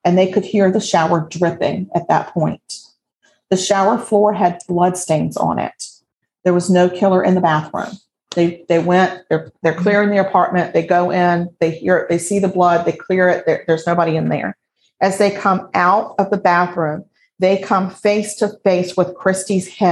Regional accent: Scotland, United Kingdom; The wee hours of the morning, because I'm Scottish.

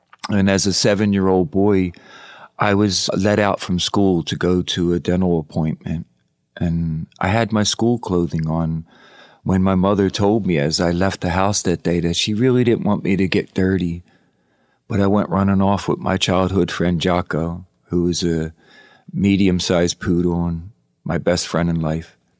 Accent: Philadelphia, Pennsylvania, United States; I was raised in Southwest Philadelphia. My family lived in a small area of the Eastwick section, Southwest Philadelphia, and I was in a working class neighborhood.

